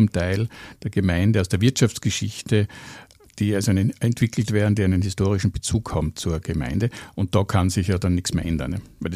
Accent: Carinthia, Austria; wo ja auch Kärnten dann dazugehört hat, meine Heimat, das Herzog Kärnten

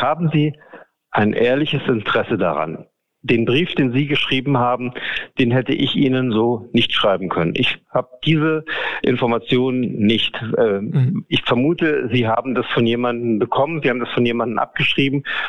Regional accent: Görlitz, Saxony, Germany; ich bin eigentlich schon auch in meiner Jugend in Görlitz ins Theater gegangen, in Philharmoniekonzerte. Wir haben das große Glück, in Sachsen über eine wirklich extrem reichhaltige Theaterlandschaft zu verfügen

